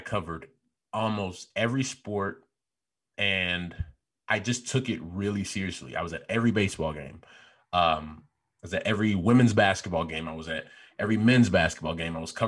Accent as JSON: {"language": "English", "town": "Chicago", "region": "Illinois", "country": "United States", "said": "I was the guy from Chicago talking all loud."}